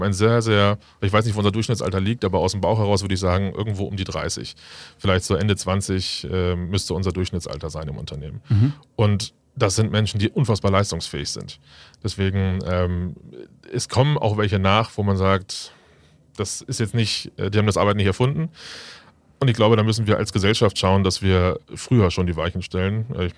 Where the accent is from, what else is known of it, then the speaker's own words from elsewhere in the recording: Hanover, Lower Saxony, Germany; ich bin Hannoveraner